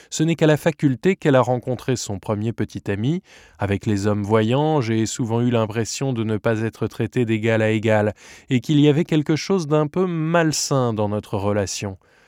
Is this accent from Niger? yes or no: no; Provence-Alpes-Côte d'Azur, France; now in Lyon, France; J'ai grandi dans les Hautes-Alpes et j'ai eu la chance de beaucoup voyager au cours de mes études. Je suis installée depuis 20 ans à Lyon.